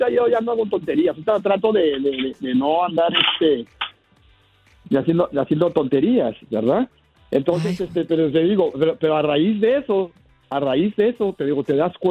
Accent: Guadalajara, Jalisco, Mexico; en México, yo soy de Guadalajara

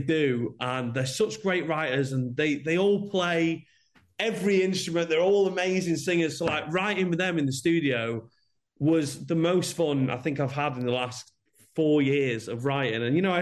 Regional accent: Scotland, United Kingdom; born there; I'll be honest, I was born in Scotland. It's way too hot in LA for me.

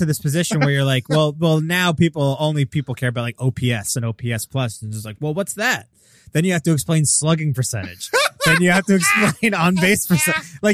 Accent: United States; I just growing up in America, you just assume that everybody's like got some understanding of it.

